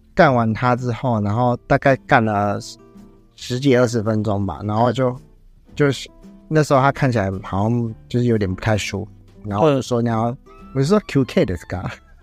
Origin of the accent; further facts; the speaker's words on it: Taiwan; 然后才跟他讲说我是台湾人，然后用日文讲